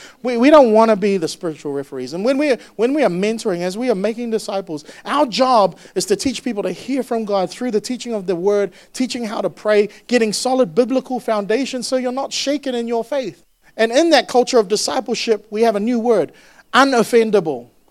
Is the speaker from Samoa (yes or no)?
yes; Samoa; I'm a Samoan, by the way, I'm not Pinoy. Some of you think, talaga? Hindi, I'm not a Filipino, I'm Samoan actually.